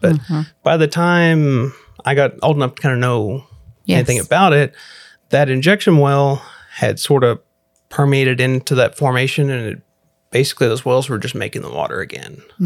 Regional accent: Big Spring, Texas, United States; I grew up in Big Spring, Texas, about 100 miles from here.

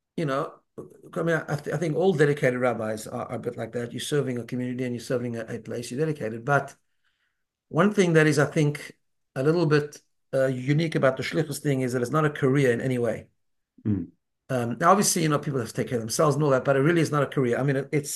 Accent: South Africa; moved away; I grew up in South Africa and I'd already been away from home for a few years because I was learning in yeshiva.

